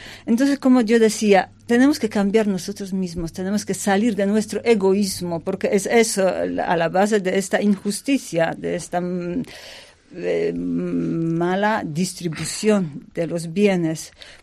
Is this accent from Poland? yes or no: yes; Poland; Spanish is a second language; moved away as an adult; now in Kananga, Democratic Republic of the Congo; soy polaca … soy carmelita misionera. Hace más de 13 años que trabajo y vivo en África.